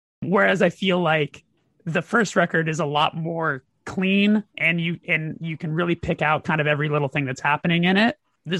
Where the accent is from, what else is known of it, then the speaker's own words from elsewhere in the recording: Burbank, California, United States; I grew up in Burbank, which is the media city capital of the world.